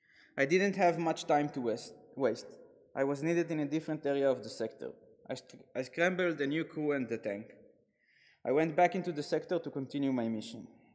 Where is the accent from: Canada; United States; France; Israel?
Israel; Netanya, Central District; I was born in Tel Aviv, raised in Netanya. I'm 38, almost 38 years old.